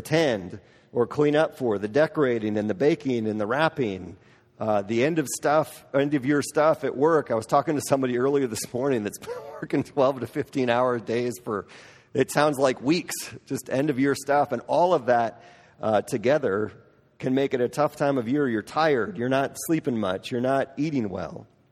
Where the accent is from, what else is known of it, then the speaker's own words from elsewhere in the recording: Midwest, United States; I'm from the Midwest. I love the Midwest. I miss the Midwest.